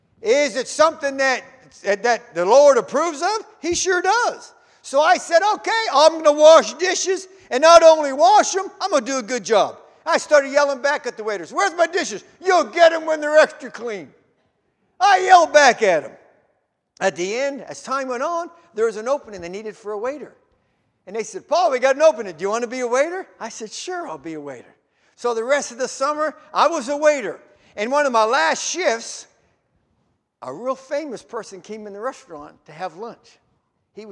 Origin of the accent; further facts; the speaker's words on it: Toronto, Ontario, Canada; after my first year at Western Kentucky University, I went back home to Toronto, my hometown.